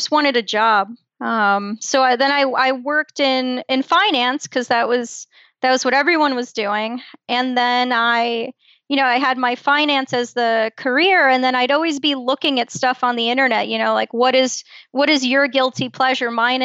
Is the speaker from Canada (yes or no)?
no; Brooklyn, New York, United States; also born or lived in Poland; And I grew up in Brooklyn. I was born in Poland. I come from a very medical family.